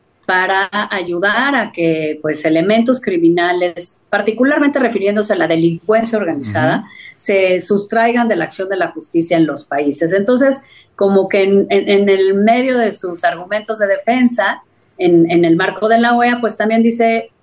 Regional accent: Mexico; Pero como mexicanos creo que también estamos obligados a hacer una reflexión

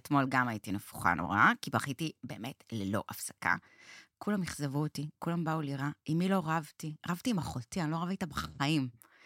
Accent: Salit, Central District, Israel; במושב סלעית אני נולדתי. זה קצת התנחלות. זה, כן, זה כזה ליד כוכב יאיר כזה.

